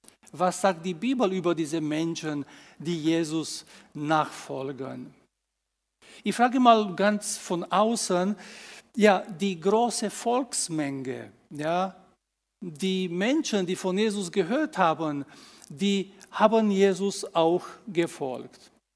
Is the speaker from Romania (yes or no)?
yes; Romania; wie Uwe mich schon vorgestellt hat. Geboren bin ich in Rumänien und auch dort aufgewachsen.